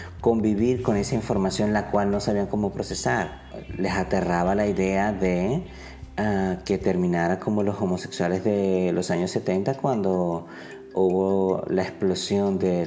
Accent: Táchira, Venezuela; Yo vengo del sur de Venezuela, del Táchira, de la región andina. Entonces, crecí en una familia muy folclórica, muy tradicional. Crecí en una casa en la cual era un matriarcado

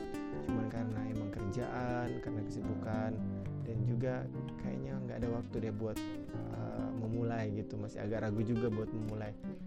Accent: South Sulawesi, Indonesia; Untuk daerah saya, daerah Sulawesi Selatan

